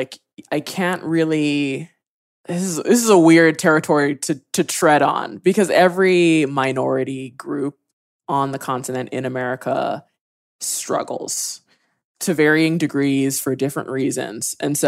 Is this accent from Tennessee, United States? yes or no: no; Hawaii, United States; moved away as an adult; also born or lived in New York; So I grew up in Hawaii on Oahu Island, which is the main island with like Waikiki and Diamond Head.